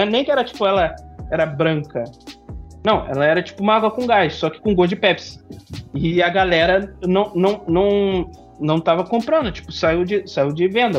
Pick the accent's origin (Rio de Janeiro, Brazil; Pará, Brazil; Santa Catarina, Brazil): Rio de Janeiro, Brazil; Mas tudo bem, eu sou carioca, eu tô acostumado com água suja.